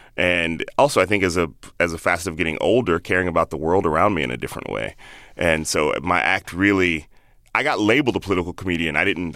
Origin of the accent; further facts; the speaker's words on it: Chicago, Illinois, United States; also born or lived in Palo Alto / Indianapolis / Boston / Alabama; now in San Francisco, United States; I grew up all over, but I went to high school in Chicago.